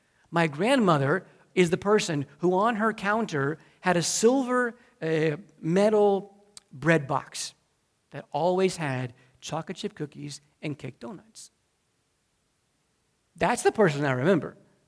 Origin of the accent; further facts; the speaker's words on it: Keysville, New York, United States; also born or lived in Connecticut; I was born in Connecticut. My parents moved to upstate New York, Keysville, New York. We have 3 stoplights, 5,000 people, 6,000 people. So being from upstate New York